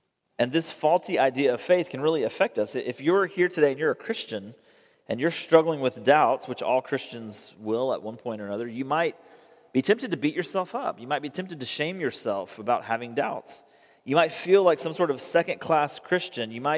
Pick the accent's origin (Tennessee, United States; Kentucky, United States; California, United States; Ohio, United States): Tennessee, United States; I was a huge UT, I grew up in Tennessee, huge UT football fan